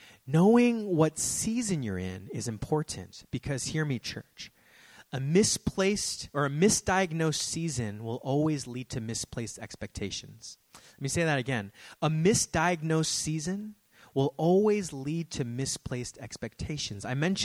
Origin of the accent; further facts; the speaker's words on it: Daly City, California, United States; growing up in the Bay Area. I grew up in Daly City, which is like, you know, basically the Philippines of the West Coast. We grew up in the fog all the time.